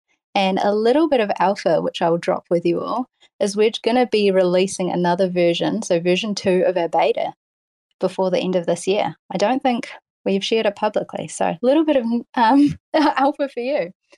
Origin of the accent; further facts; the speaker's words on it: New Zealand; accent: Kiwi; Ignore my Kiwi accent.